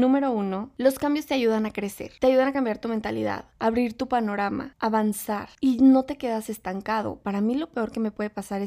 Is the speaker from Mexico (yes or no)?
yes; Mazatlán, Sinaloa, Mexico; also born or lived in Zacatecas / Guadalajara / Madrid; now in Mexico City, Mexico; nací en Zacatecas, luego nos fuimos a vivir a Mazatlán, luego me fui a estudiar a Guadalajara, luego me fui a Madrid, luego me fui a Ciudad de México.